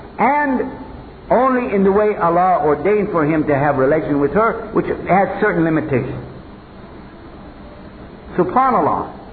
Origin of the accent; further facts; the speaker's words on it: Texas, United States; Some, don't laugh. I'm from Texas.